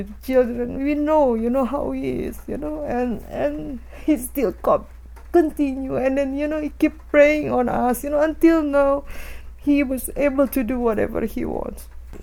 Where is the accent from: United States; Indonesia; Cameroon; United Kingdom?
Indonesia; English is a second language; moved away; When I came out from Indonesia, I don't have anybody, and then I by myself, you know.